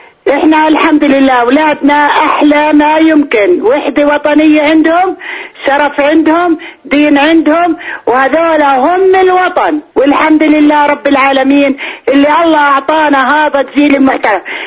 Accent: Palestine; إحنا كشعب فلسطيني كلياتنا مشروع شهادة

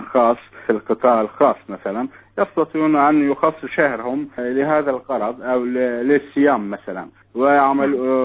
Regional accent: Turkey; Arabic is a second language; أصلا هذه الصلاة يعتبر عندنا في تركيا سنة

